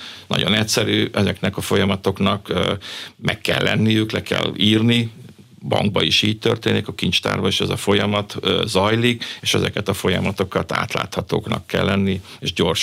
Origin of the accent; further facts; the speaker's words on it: Hungary; Hát nyilván magyarok vagyunk